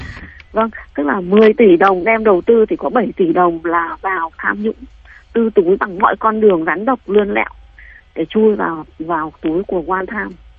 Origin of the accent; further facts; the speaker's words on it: Southern Vietnam, Vietnam; Tôi là hậu duệ 7 đời của người miền Nam đây. Chú Minh còn là người Bắc, nhưng tôi là người Nam 7 đời.